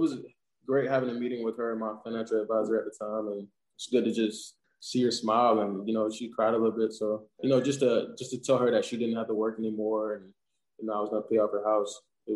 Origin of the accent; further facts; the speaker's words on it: Georgia, United States; I'm not a guy coming from, you know, LA or New York or somewhere like that. I'm from South Georgia, so it pretty much related a lot to me.